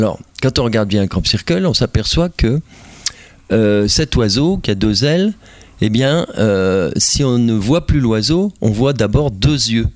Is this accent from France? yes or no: yes; France; on peut décomposer chez nous en France